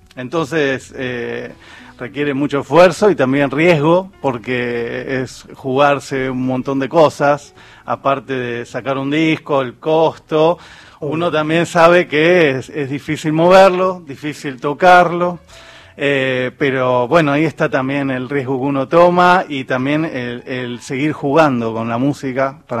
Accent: Rosario, Santa Fe, Argentina; also born or lived in Venado Tuerto; now in Buenos Aires, Argentina; Soy rosarino, viví en Venado Tuerto, más que en Rosario, y después me fui al exterior. Así que toda mi infancia la pasé de un lado al otro. Y ya en Buenos Aires estoy hace muchos años, desde los 13 años, 14, que ya vivo acá.

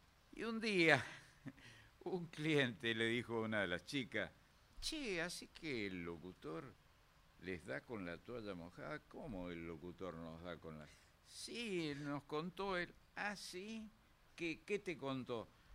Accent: Córdoba, Argentina; yo soy de Córdoba.

